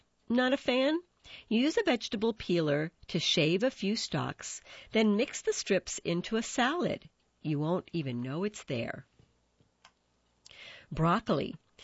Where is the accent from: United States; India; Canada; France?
India; I'm Indian, and I like it spicy.